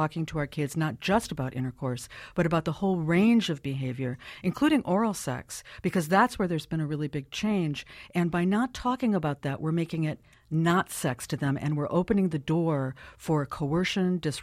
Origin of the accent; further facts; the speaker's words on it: California, United States; I'm from California, and one of them is my state